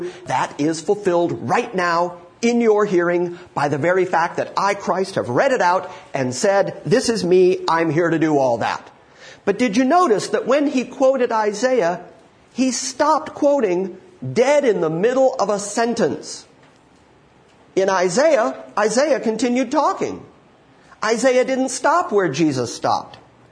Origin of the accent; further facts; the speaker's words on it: Detroit, Michigan, United States; moved away as an adult; now in Los Angeles, United States; I grew up in Detroit. I grew up in the Midwest. I grew up in areas where you can drive through cornfields for an entire day.